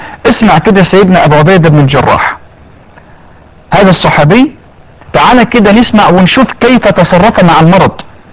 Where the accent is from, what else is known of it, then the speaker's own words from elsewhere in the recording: Egypt; يعني احنا عندنا في مصر نسبة مرتفعة جدا في الأطفال وفي النساء وفي الرجال